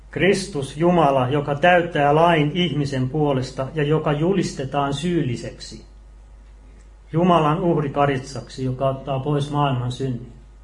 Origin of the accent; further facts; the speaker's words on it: Kokkola, Central Ostrobothnia, Finland; Itse olen Kokkolasta